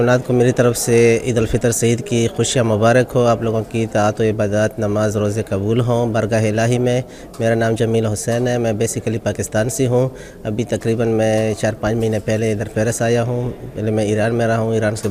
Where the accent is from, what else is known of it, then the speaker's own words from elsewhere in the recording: Pakistan; میں نے آپ سے کہا کہ میں پاکستان سے ہوں